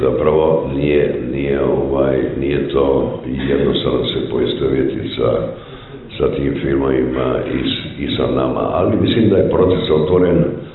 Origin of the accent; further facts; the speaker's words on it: Split, Split-Dalmatia County, Croatia; Ja sam ipak iz Splita, tu je bez obzira na taj socijalistički jugoslavenski dio, stoljećima vladala Venecija, Italija